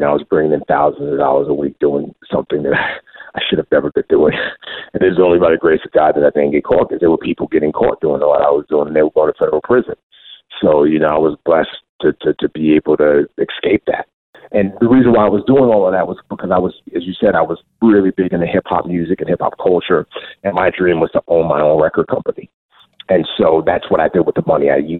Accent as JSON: {"language": "English", "town": "New York City", "region": "New York", "country": "United States", "tie": "born or raised there", "also_born_or_lived": "Africa", "said": "So she moved us permanently to New York City, and I grew up in the Bronx."}